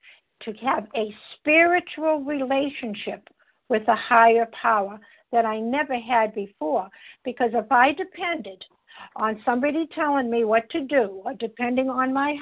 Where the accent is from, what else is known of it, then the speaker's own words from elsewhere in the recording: Massachusetts, United States; I'm from Massachusetts.